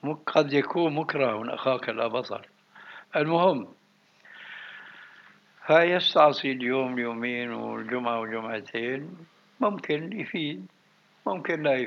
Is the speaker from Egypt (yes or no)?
no; Syria; عندنا في الشام